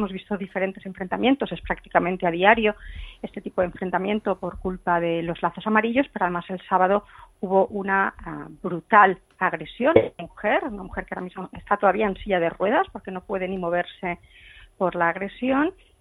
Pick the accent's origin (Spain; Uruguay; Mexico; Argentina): Spain; Catalonia; para poder dar voz a esa mayoría social de catalanes que queremos seguir siendo catalanes, españoles y europeos